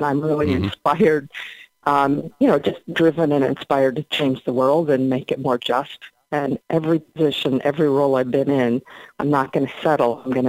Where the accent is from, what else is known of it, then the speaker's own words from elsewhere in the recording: Erie, Pennsylvania, United States; So I would go back even before 1975 and say I grew up in Erie, Pennsylvania.